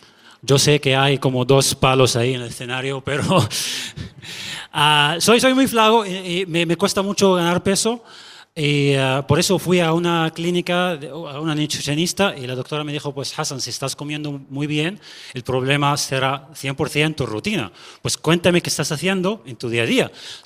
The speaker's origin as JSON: {"language": "Spanish", "country": "Sudan", "said": "Yo soy de Sudán y hay algo que tenéis que saber de nosotros, que claro, somos un país africano, ¿no? Eso lo tenemos muy claro, pero también hablamos árabe."}